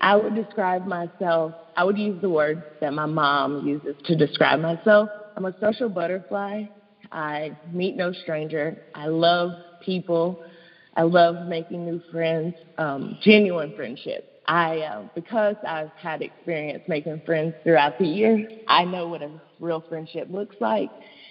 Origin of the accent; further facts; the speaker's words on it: Tennessee, United States; accent: East Tennessee; born and raised in East Tennessee, hence the accent.